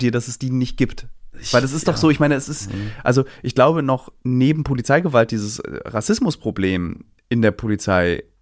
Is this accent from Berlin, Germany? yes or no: yes; Berlin, Germany; und das muss man auch als Berliner sagen